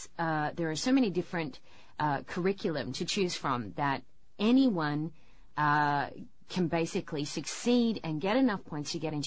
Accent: Australia; I grew up in Australia.

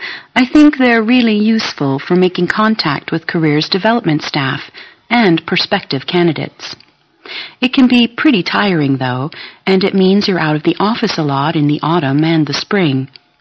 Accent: Australia; moved away as an adult; I'm Australian, actually, and I came here about a month ago

